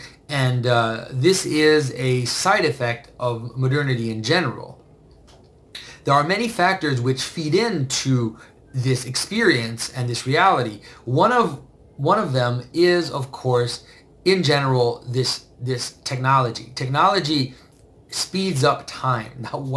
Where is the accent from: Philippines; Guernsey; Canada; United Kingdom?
Canada; Sorry, I'm Canadian.